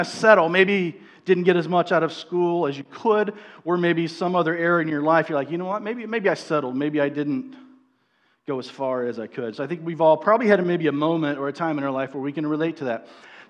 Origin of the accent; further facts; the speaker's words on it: Missouri, United States; Sorry, if you're new, I'm from Missouri. I'm a Chiefs fan, so there's pray for me, Sister K.